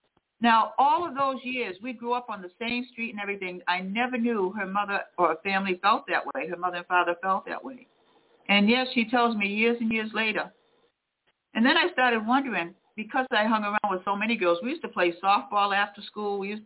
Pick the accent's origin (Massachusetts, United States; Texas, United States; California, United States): Massachusetts, United States; Osterville; I grew up in Austerville on Cape Cod, okay, predominantly white, had white friends.